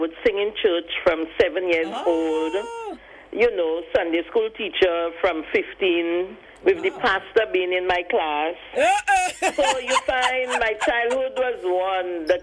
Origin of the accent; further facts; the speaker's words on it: Castries, St. Lucia; I was born in St. Lucia, right. Actually from Castries, La Panse, to be correct.